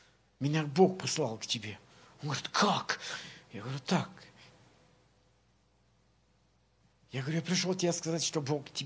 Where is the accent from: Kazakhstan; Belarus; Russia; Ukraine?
Ukraine; now in United States; Все знают, что я из Украины.